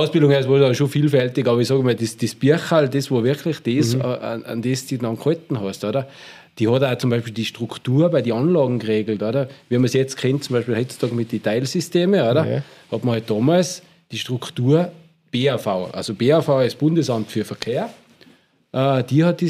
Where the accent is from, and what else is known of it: Austria